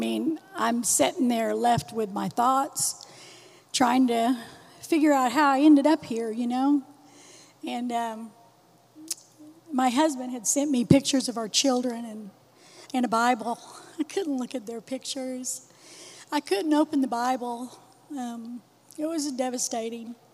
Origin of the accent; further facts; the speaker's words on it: Oklahoma, United States; So so I'm from Oklahoma, is where I'm from originally.